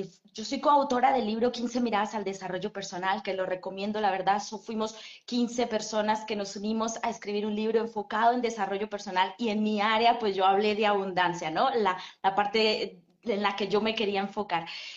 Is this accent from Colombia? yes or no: yes; Colombia; born there; moved away; also born or lived in Italy; Yo nací en Colombia y me vine a vivir a Italia hace 12, 13 años, me vine para Europa. Estuve viviendo 10 años en Italia